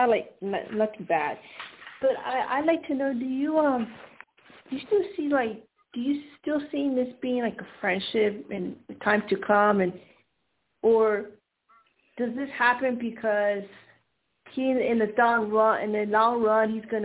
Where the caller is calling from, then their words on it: Colorado, United States; from Colorado.